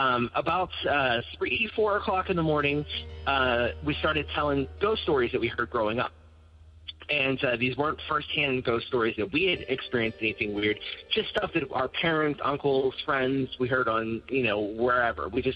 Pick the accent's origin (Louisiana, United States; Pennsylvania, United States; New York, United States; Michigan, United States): Pennsylvania, United States; Wall; So I grew up in outside of Pittsburgh in a very small town called Wall. And you can find it if you search for Wall, PA.